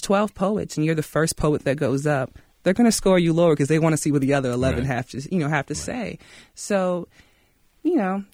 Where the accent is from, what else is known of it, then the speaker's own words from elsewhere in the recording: Charlotte, North Carolina, United States; Like, I'm from Charlotte, and, like, our slam team last year, Slam Charlotte, was 100% male